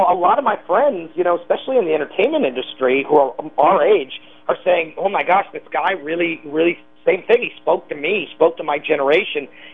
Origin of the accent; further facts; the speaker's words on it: Chicago, Illinois, United States; now in Los Angeles, United States; Illinois. Yeah, I was raised in Chicago. And it was cool to see somebody in the Chicago suburbs.